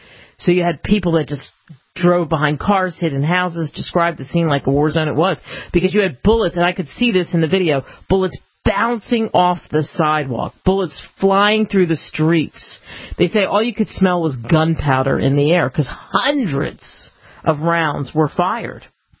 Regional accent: Cherry Hill, New Jersey, United States; huge story today from not too far from where I grew up in Cherry Hill, just over the bridge in Philly.

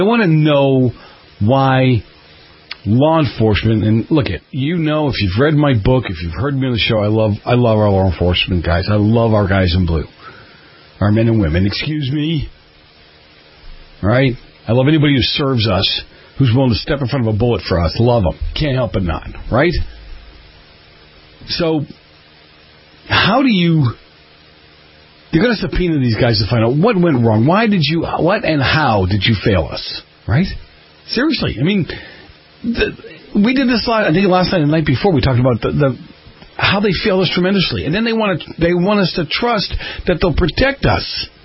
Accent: Boston, Massachusetts, United States; born or raised there

